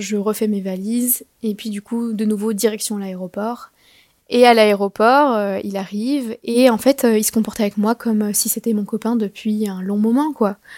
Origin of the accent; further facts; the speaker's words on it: France; je suis française